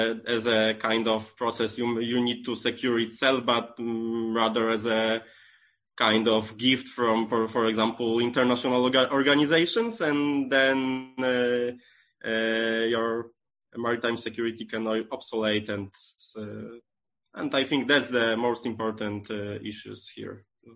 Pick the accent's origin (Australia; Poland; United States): Poland; English is a second language; I think I'm from Poland and I can say that in Poland